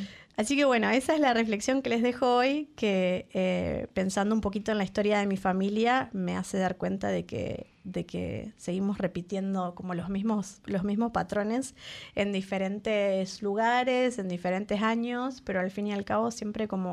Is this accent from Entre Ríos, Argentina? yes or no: yes; Paraná, Entre Ríos, Argentina; Yo siempre incluyo las orillas porque soy de Paraná y vivía sobre la orilla del río.